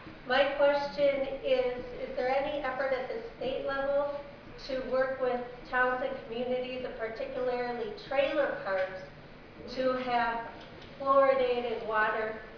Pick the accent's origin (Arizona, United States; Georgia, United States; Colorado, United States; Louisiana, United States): Colorado, United States; I'm from Eagle County, so how fun for me to come today and see my own county up on the screen.